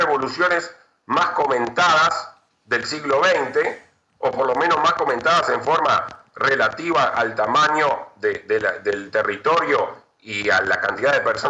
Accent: Uruguay; yo soy uruguayo

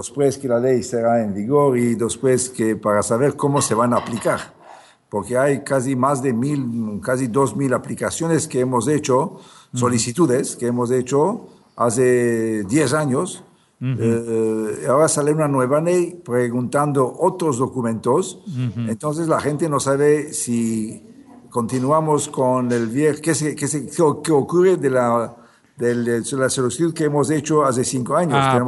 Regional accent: Istanbul, Turkey; hay unas 3-4 generaciones que somos de Estambul.

